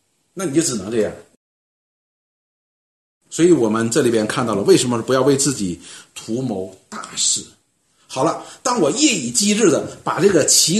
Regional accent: China; 我们中国人有句话，这也不是中国人，外国人也有，条条大路通罗马。

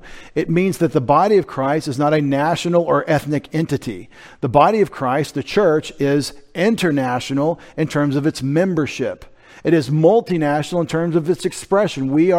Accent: United States; And I'm an American, believe me.

